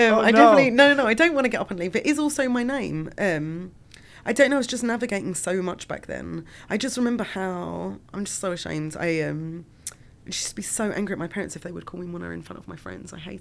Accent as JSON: {"language": "English", "region": "London", "country": "United Kingdom", "tie": "born or raised there", "said": "I was the only Iraqi in my school. I was the only Iraqi in my neighborhood. I grew up in East London. There were no other Iraqis."}